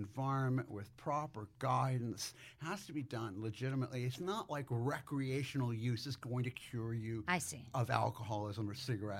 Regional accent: Los Angeles, California, United States; In Los Angeles.

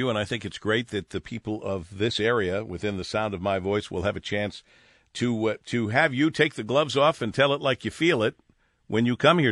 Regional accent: Monroe, Michigan, United States; We had Monroe Auto Equipment Company, MACO, in my hometown of Monroe, Michigan.

